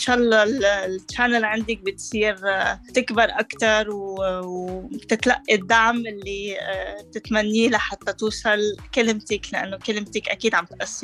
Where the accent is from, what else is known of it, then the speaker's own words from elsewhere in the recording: Lebanon; now in Canada; ومشان هيك كندا أعظم دولة بالعالم، وأولى مع أني أنا لبنانية، بس كندا اللي عطتنا إياه